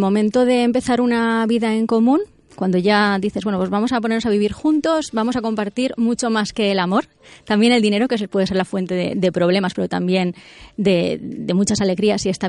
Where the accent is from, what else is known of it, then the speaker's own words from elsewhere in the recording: Valencian Community, Spain; Pues mira, tengo 38 años, soy del norte de Castellón